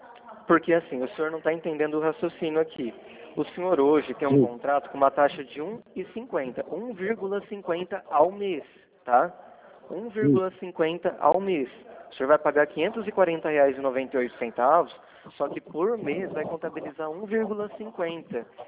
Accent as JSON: {"language": "Portuguese", "town": "Araçatuba", "region": "São Paulo", "country": "Brazil", "said": "Eu sim, sou de Araçatuba. Sou de Araçatuba."}